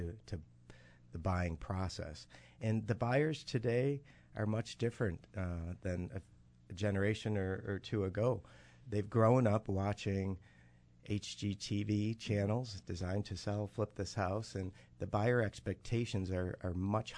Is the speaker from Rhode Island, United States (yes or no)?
no; New York, United States; now in North Towns, United States; I grew up in the South Towns, and I currently live in the North Towns. So anywhere from, East Aurora, Orchard Park, all the way to Niagara County.